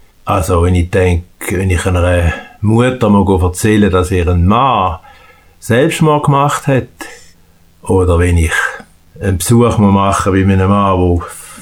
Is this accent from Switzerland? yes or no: yes; Thurgau, Switzerland; Also, ich bin ein typischer Thurgauer, man merkt das schon an meiner Sprache.